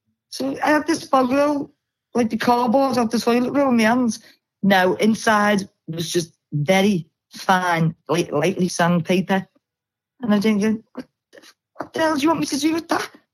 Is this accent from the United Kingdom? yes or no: yes; Liverpool, North West England, United Kingdom; I'm from Liverpool.